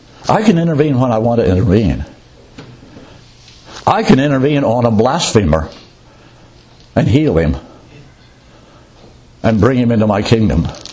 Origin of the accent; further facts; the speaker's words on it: Claypool, Indiana, United States; I never saw in my local Methodist church that I grew up in Claypool, Indiana.